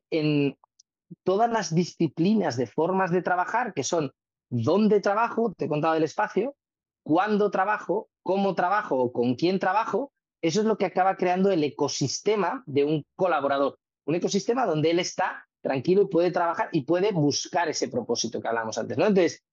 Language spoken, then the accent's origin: Spanish; Barcelona, Catalonia, Spain; yo además que vengo de Barcelona y soy arquitecto